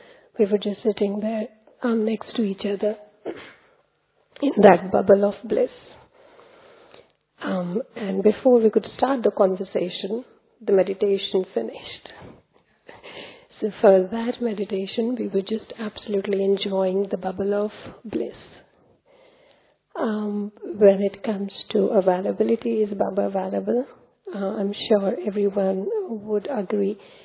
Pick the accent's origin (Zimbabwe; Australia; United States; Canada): Australia; I'm from Australia.